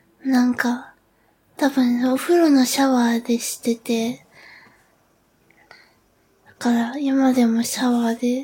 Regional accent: Hiroshima, Japan; 出身地は、広島県です。

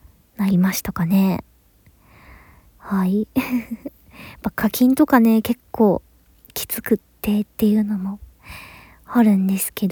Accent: Kansai, Japan; moved away; 関西では結構生まれ育ったんですけど、その後にね引っ越してって感じで

